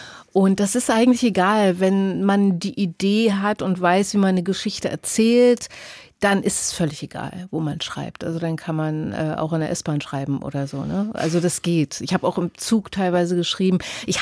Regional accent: East Berlin, Berlin, Germany; Und es ist für mich aber trotzdem sehr viel stärker Ost-Berlin meine Heimat, wenn ich von Heimat sprechen kann.

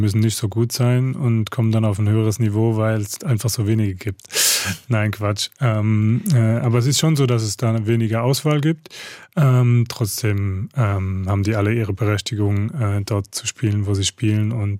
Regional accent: Mannheim, Baden-Württemberg, Germany; Ich bin in Mannheim geboren, dort aufgewachsen und habe mein ganzes Leben dort verbracht

